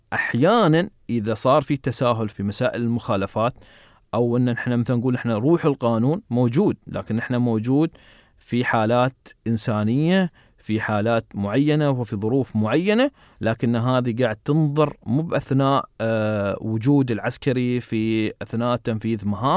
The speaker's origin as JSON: {"language": "Arabic", "country": "United Arab Emirates", "said": "عندنا في الإمارات"}